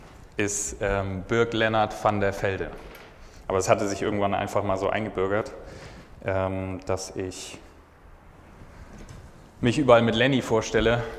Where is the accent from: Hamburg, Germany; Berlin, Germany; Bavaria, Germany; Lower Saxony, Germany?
Hamburg, Germany; also born or lived in Bremen; now in Frankfurt, Germany; Ich komme aus Frankfurt derzeit, ursprünglich aber aus Hamburg und Bremen. Das heißt, ich bin Norddeutscher.